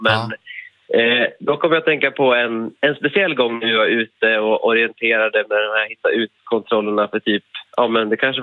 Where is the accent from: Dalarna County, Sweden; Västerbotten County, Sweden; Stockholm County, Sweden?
Dalarna County, Sweden; Mora; jag kommer från Mora då, så vi liksom cyklade och sprang runt i hela Mora